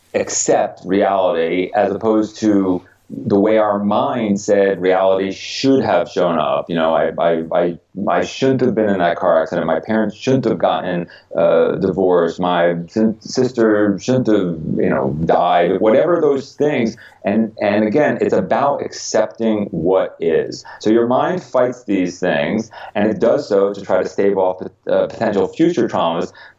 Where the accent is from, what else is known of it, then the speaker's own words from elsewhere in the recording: Stamford, Connecticut, United States; His father worked at the hardware store, like right where I grew up in Stamford, Connecticut.